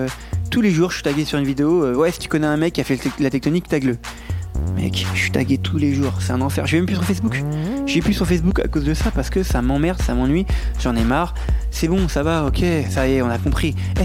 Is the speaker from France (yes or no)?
yes; France; Enfin, les Français, je vous kiffe, hein, je suis français